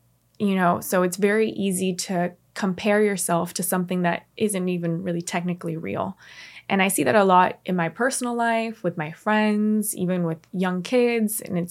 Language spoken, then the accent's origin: English; Miami, Florida, United States; So I am born and raised in Miami, Florida.